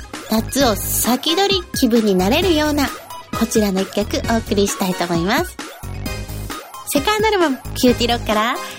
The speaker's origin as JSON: {"language": "Japanese", "region": "Tottori", "country": "Japan", "tie": "born or raised there", "said": "今年は久しぶりにね地元鳥取県鳥取市の海に遊びに行こうかなと思ってて"}